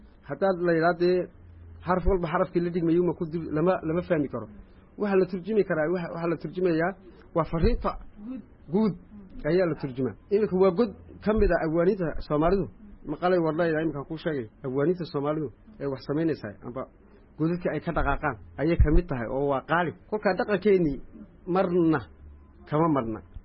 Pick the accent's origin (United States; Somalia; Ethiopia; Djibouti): Djibouti; ayaan ka soo jeednaa Djibouti